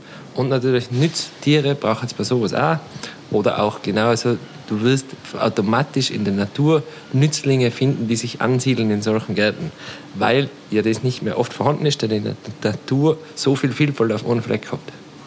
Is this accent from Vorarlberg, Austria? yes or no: no; Tyrol, Austria; So wie bei uns in Tirol ist leider noch ein bisschen spärlich.